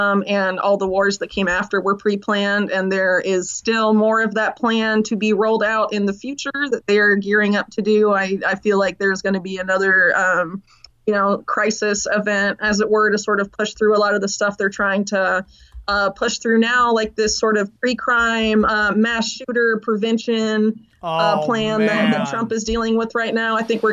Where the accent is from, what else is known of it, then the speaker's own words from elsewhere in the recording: Sarasota, Florida, United States; That's my hometown. So I was there when Bush was there, I guess.